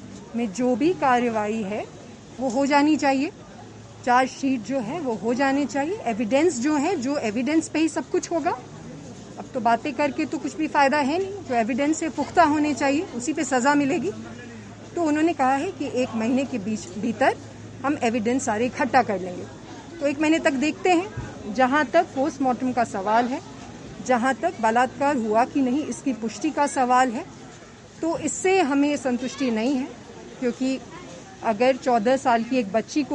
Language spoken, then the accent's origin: Hindi; Bihar, India; ये कोई पार्टी के तरफ से नहीं कह रही, एक बिहारी होने के नाते कह रही हूँ